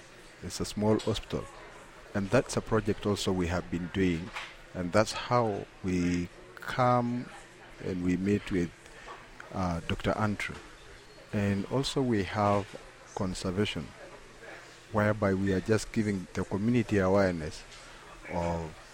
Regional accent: Kenya; I come from Kenya. … I live west of Kenya. I live a place called Loita Plain

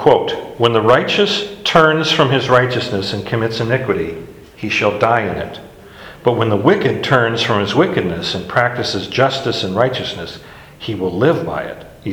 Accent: Hawaii, United States; See, when growing up in Hawaii in high school, we had this, there was a lot of restrictions about what animals could be brought to the islands.

